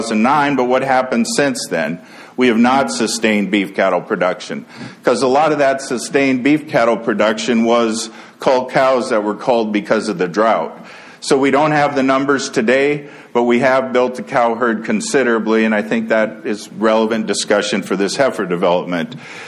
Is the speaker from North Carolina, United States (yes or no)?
no; North Dakota, United States; moved away; coming from North Dakota, make me a little bit nervous. And I tell people, I moved from North Dakota